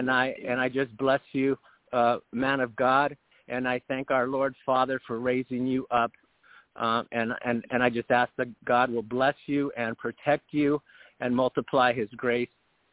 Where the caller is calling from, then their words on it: California, United States; And I'm calling from California.